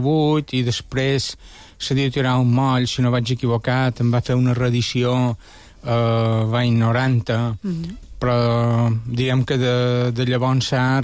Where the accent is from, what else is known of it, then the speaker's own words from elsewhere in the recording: Balearic Islands, Spain; Jo vinc de Monacó, però soc natural de Menorca.